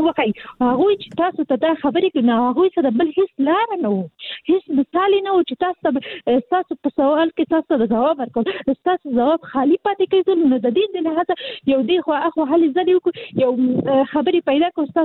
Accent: Kabul, Afghanistan; زه حاصل د کابل يم

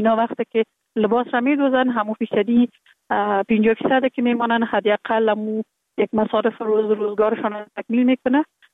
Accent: Kabul, Afghanistan; born there; در کابل زندگی میکنم. در کابل متولد شدیم در سال 1363 در یک خانواده روشن فکر، خانواده که از جمله خانواده های اهل معارف کشور بودن متولد شدیم

